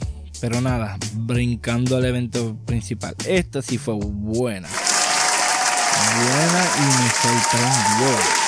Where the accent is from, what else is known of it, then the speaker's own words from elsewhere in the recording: Puerto Rico; Pues yo sí soy boricua